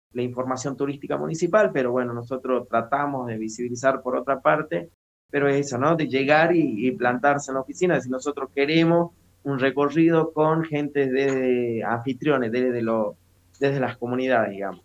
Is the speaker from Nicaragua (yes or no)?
no; Cachi, Salta, Argentina; Sí, nacido y criado, bueno, también, ¿no? Somos de generaciones, digamos, mi papá, mi abuelo, mi bisabuelo, del lugar.